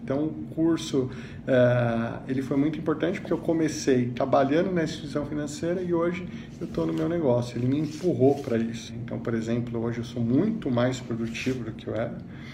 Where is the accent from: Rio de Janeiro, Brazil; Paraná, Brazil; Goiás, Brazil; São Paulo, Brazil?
São Paulo, Brazil; born there; now in Joinville, Brazil; tenho 35 anos, nasci e trabalho em São Paulo, mas eu moro em Joinville, Santa Catarina.